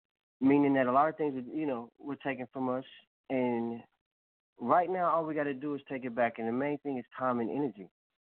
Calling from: Evansville, Indiana, United States; I'm calling from Evansville, Indiana.

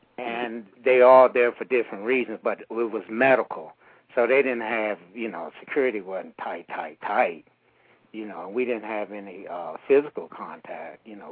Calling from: Denver, Colorado, United States; I'm calling from Denver, and I had a buddy of mine in Leavenworth.

